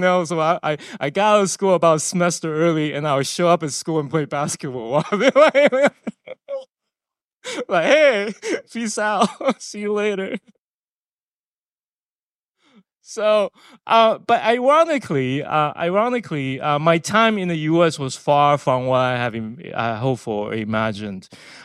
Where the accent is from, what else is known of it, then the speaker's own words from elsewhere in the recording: Taiwan; first language Taiwanese; English is a second language; I grew up along with my classmates were forbidden to speak my native tongue, Taiwanese, in school.